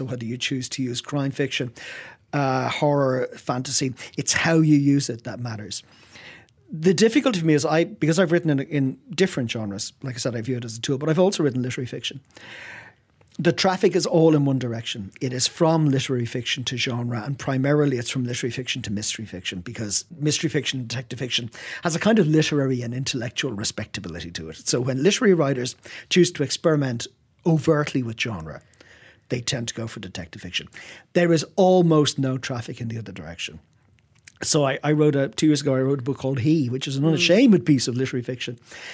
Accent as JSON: {"language": "English", "country": "Ireland", "tie": "born or raised there", "said": "I grew up in Ireland at a time when we were poor."}